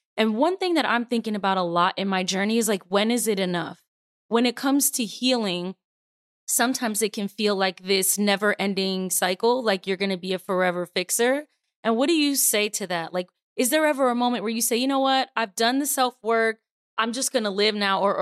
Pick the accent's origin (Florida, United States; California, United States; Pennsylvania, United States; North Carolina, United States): Florida, United States; now in Georgia, United States; I grew up in Florida my entire life where there are no seasons and everything.